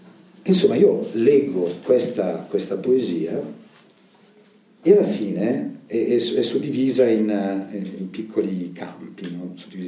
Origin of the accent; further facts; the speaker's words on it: Bergamo, Lombardy, Italy; dirò che sono bergamasco e che in una delle mie valli un problema storico fu quello del cretinismo